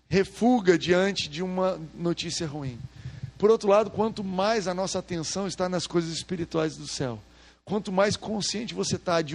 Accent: Goiás, Brazil; Somos de Goiás. Em Goiás

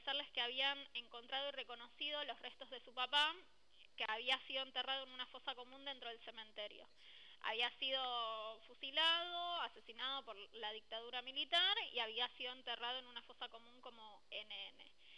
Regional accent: Avellaneda, Buenos Aires Province, Argentina; La película está rodada en mi barrio, yo soy de Avellaneda. Me crié y viví 30 años en el barrio que está construido alrededor de dos cementerios, que es el cementerio municipal y el cementerio israelita.

